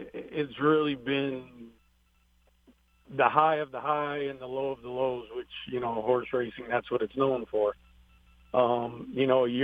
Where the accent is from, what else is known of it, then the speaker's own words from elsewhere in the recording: Chicago, Illinois, United States; He's from Akron, Ohio. I grew up in Chicago.